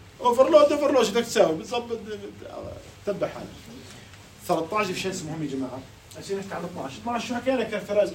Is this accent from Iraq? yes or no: no; Jordan; هذا فاكتور 11 موجود عندنا بالأردن